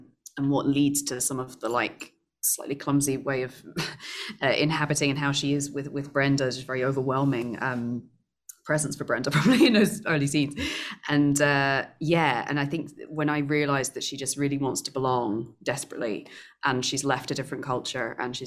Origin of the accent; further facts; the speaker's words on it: Scotland, United Kingdom; I'm playing a Scottish woman, and I'm a Scottish woman